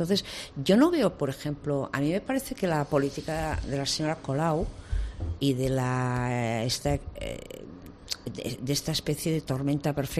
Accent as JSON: {"language": "Catalan", "region": "Catalonia", "country": "Spain", "said": "I jo que sóc catalana o parlant d'origen, jo m'he trencat la cara per defensar el català en tot lloc i moment"}